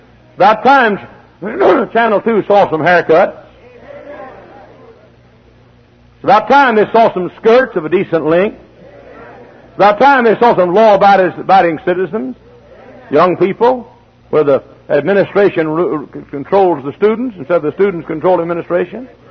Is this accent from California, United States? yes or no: no; Dallas, Texas, United States; Town of about 100,000 people, about the size of Hammond, right outside of my hometown of Dallas.